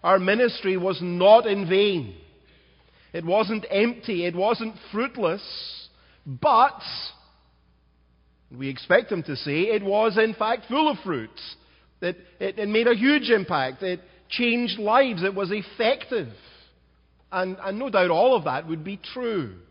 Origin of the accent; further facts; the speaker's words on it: Scotland, United Kingdom; moved away; I grew up eating rhubarb in Scotland. You don't get rhubarb here very often.